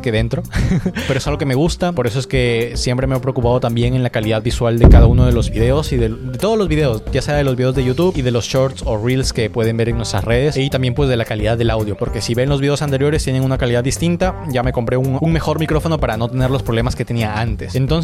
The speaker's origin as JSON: {"language": "Spanish", "region": "Piura", "country": "Peru", "said": "Tengo 23 años recién cumplidos, soy del norte del Perú, soy de Piura, he nacido el 10 de enero"}